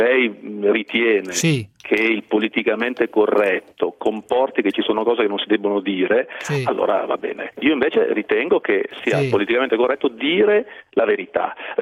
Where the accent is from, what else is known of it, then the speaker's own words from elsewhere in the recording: Lombardy, Italy; io personalmente, che sono lombardo come lo è Salvini, non mi sento affatto a casa a Napoli, non è casa mia resta questa, la mia terra resta questa.